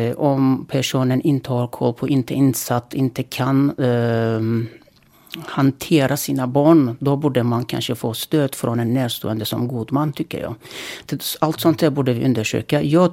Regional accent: Sweden; Jag är som sagt en svensk politiker.

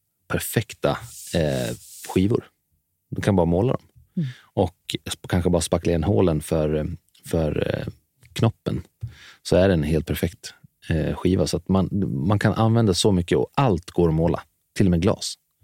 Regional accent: Dalarna County, Sweden; now in Stockholm, Sweden; jag kommer från Dalarna, så har jag ju alltid haft en stor gård att springa runt på. Men när man flyttar till Stockholm

